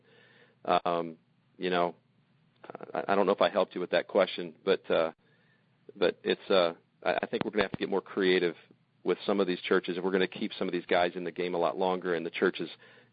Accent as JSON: {"language": "English", "town": "Detroit", "region": "Michigan", "country": "United States", "said": "I've got a real heart for South Michigan because I'm from the Detroit area"}